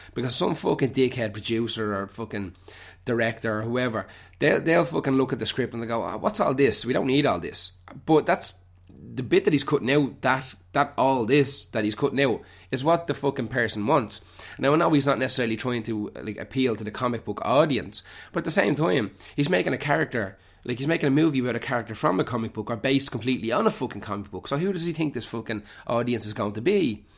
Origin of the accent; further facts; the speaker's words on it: Ireland; It's hard for me, like, being Irish, watching programmes and movies about the Civil War.